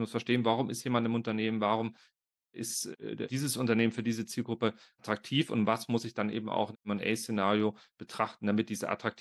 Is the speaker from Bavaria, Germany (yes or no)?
yes; Munich, Bavaria, Germany; ich komme aus München